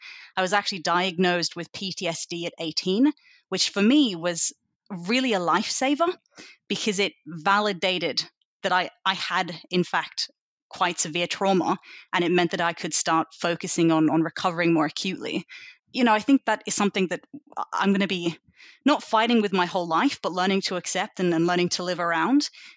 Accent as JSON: {"language": "English", "country": "Australia", "moved": "as an adult", "said": "peers were Australian. And so culturally, I'm kind of this exact split between the two. I think my accent makes people think that I'm more Australian than I am German, but I really do think it's a split. A few years ago, I made the decision to leave Australia"}